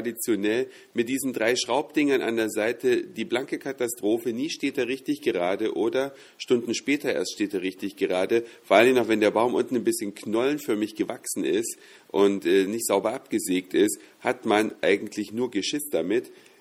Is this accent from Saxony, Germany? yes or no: yes; Saxony, Germany; am Fuße des Erzgebirges, wo meine Heimat ursprünglich ist